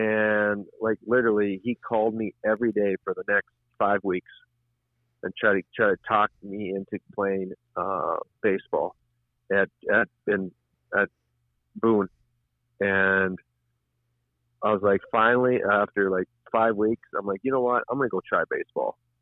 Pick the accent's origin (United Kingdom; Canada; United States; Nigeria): Canada; town ball is literally what I grew up with in Canada.